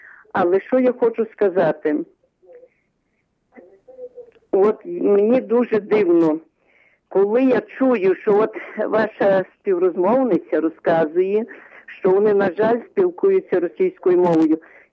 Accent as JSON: {"language": "Ukrainian", "town": "Lviv", "region": "Lviv Oblast", "country": "Ukraine", "said": "я з Західної України, я зі Львова"}